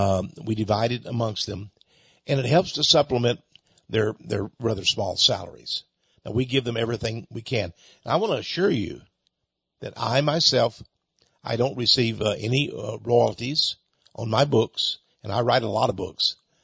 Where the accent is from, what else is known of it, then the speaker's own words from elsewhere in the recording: United States; And I'm an American first guy. I don't put down any nation, but I say that my nation is best.